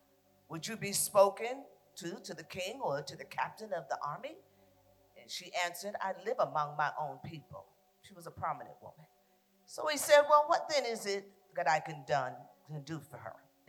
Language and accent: English; Boston, Massachusetts, United States; I am a diehard Patriot fan because I'm from Boston.